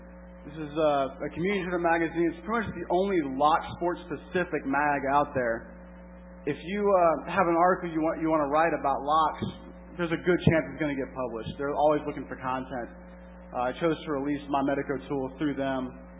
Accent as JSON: {"language": "English", "town": "Newport News", "region": "Virginia", "country": "United States", "tie": "born or raised there"}